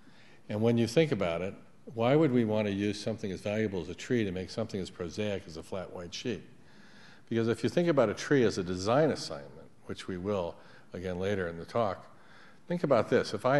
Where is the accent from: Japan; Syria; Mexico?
Japan; And as you heard, I grew up in Japan.